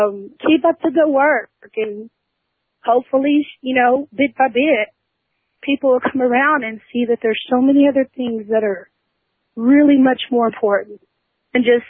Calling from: Texas, United States; Hey, I just want to let you know that I'm calling from Fort Texas, and I've been listening to your show for about 6 or 7 months now

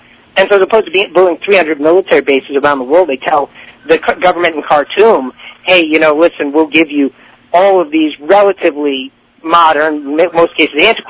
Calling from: Toledo, Ohio, United States; I'm calling from Toledo, Ohio.

